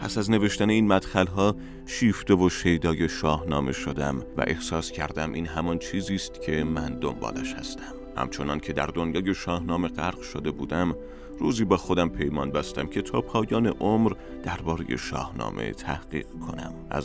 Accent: Iran; محل زندگی ما در روستای امامزاده علی اکبر بود. من 28 اردیبهشت ماه سال 1339 در همین روستا متولد شدم. روز تولدم مقارن با بزرگداشت سالانه فردوسی در ایران است. دوره دبستان را در مدرسه دیانت در همین روستا گذراندم.

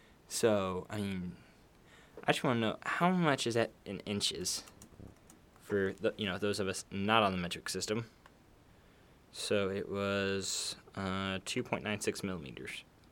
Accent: the South, United States; I'm from the South. Everything's food.

